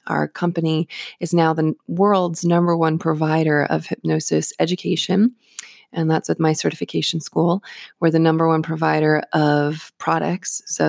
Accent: Vero Beach, Florida, United States; my beginner student training segment that's happening in my hometown of Vero Beach, Florida.

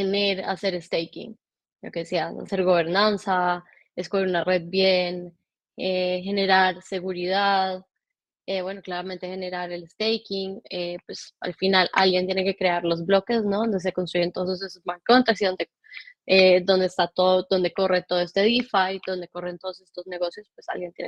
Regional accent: Colombia; now in Madrid, Spain; Desde Madrid, aunque soy colombiana.

